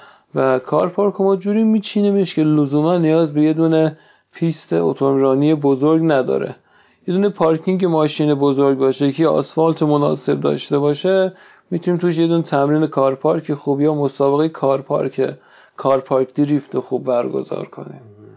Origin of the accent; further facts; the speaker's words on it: Kerman, Iran; شهر خودمون که خب طبیعتا یه شهر کم امکانات، کرمان امکانات تفریحش کمه